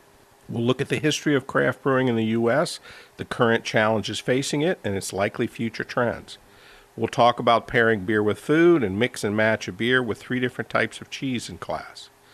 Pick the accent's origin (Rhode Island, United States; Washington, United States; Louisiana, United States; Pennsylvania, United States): Louisiana, United States; New Orleans; So that's an overview of where to drink in my hometown. It's taken New Orleans a bit to catch up with the craft beer scene, but now that it has, you can bet folks will be making up for lost time. As we say down home, laissez le bon temps rouler.